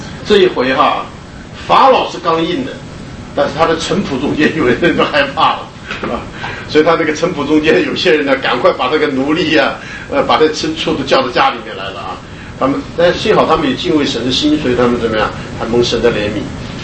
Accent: Taichung, Taiwan; 我记得小的时候啊，我那时候住在台湾啊，台中，我看过那个落雷啊，我们台湾人讲那个落雷很可怕啊。

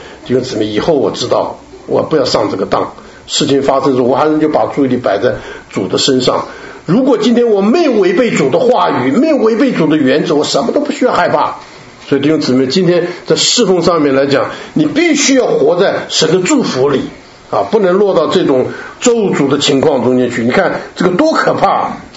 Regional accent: Taiwan; 因为我们从台湾来，我们就觉得好笑

